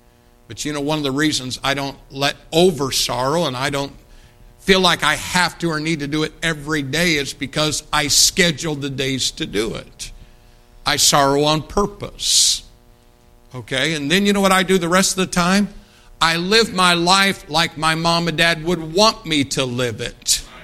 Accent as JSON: {"language": "English", "town": "Brazil", "region": "Indiana", "country": "United States", "tie": "born or raised there", "said": "When we were growing up in Brazil, Indiana, I have no doubt that at one point in time I remembered that I lived there in that house, you know, all the way up to seventh grade."}